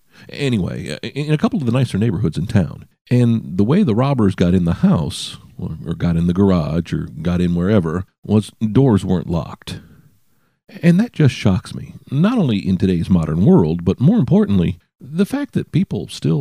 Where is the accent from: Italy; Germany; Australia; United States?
United States; Chicago, Illinois; born there; Maybe it's because I was born in Chicago.